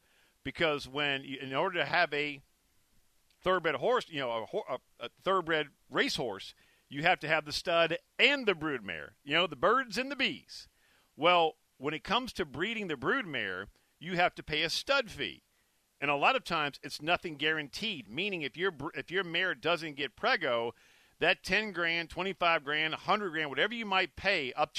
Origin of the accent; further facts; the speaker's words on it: Folsom, Louisiana, United States; when it comes to growing up in Folsom, Louisiana, on that cherished ground known as Tautog Farm, it doesn't get much better than the eve of the Kentucky Derby.